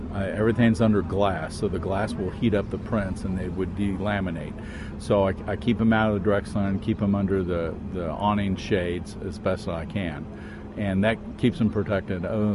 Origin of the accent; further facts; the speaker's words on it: Indianapolis, Indiana, United States; I'm from here in town, Indianapolis.